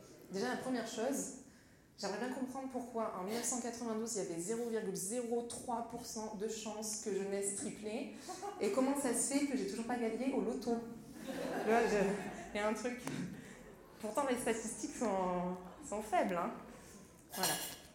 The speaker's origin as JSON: {"language": "French", "town": "Marseille", "region": "Provence-Alpes-Côte d'Azur", "country": "France", "tie": "born or raised there", "said": "Je suis une vraie Marseillaise d'ici. Je suis née ici, j'ai grandi ici et je suis dans ma 30e année de vie."}